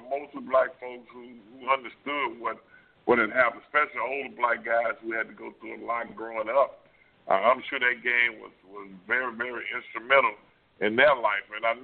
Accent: Zachary, Louisiana, United States; and Cheneyville High School and growing up in Zachary.

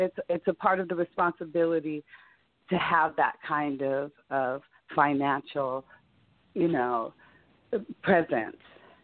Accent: Los Angeles, California, United States; I'm not from the Bay. I'm from L.A.

